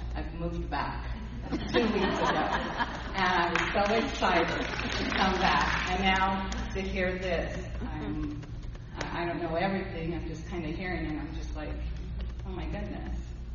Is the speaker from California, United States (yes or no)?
yes; Porterville, California, United States; now in Lindsay, United States; I live here in Lindsay, born and raised in Porterville.